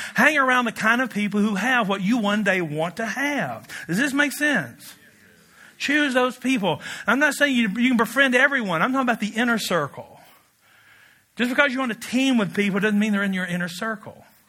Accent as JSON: {"language": "English", "region": "Kentucky", "country": "United States", "said": "We're both from Kentucky, where you can get married when you're 18."}